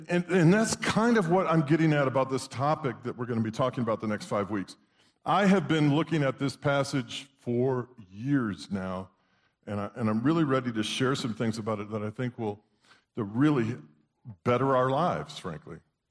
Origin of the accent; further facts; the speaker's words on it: North Carolina, United States; I just said, well, we're from Western North Carolina.